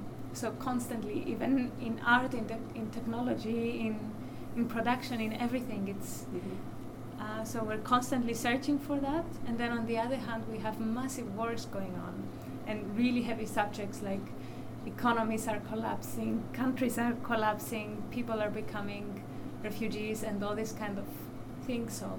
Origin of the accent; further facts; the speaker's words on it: Cyprus; it's a very good point that you brought up, that I'm from Cyprus.